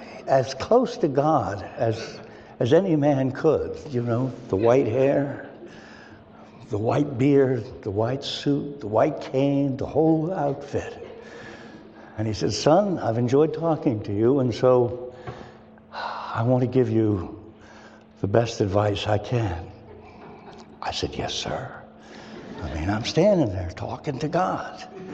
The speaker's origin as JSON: {"language": "English", "region": "Connecticut", "country": "United States", "said": "I come from Connecticut, and we got a pretty good team there."}